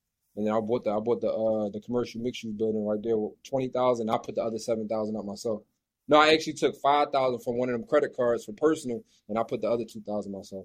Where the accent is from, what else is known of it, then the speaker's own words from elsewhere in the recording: Philadelphia, Pennsylvania, United States; Kenny's from Chicago, Ramel's from New York, I'm from Philly